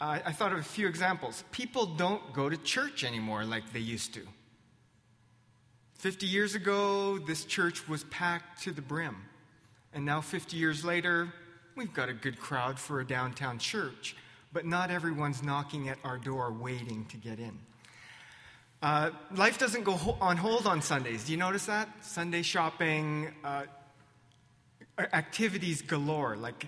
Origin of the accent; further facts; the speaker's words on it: Canada; the exciting part of being a Canadian